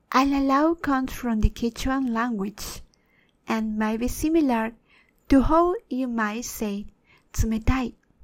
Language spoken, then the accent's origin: English; Peru; English is a second language; In my home country of Peru